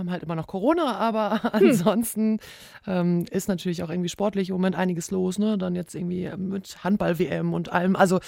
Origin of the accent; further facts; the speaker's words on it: North Rhine-Westphalia, Germany; also born or lived in Ruhr; Ja, Ruhrgebiet, da wo ich auch wegkomme, wie man bei uns dann so schön sagt.